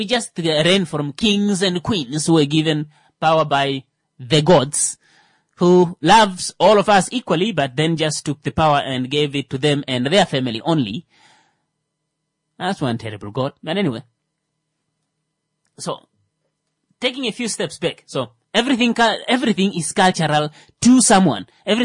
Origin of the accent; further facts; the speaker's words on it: Kavango, Namibia; Well, I'm from Kavango and she's from Hangwena.